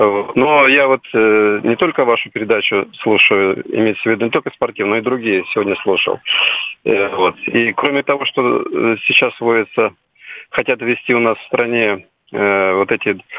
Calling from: Saint Petersburg, Russia; я звоню из Санкт-Петербурга.

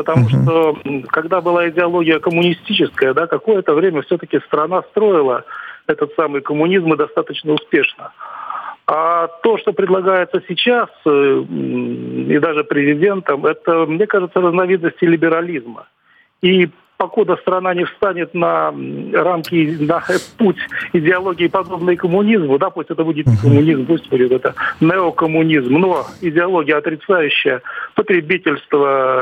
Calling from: Saint Petersburg, Russia; Я из Санкт-Петербурга.

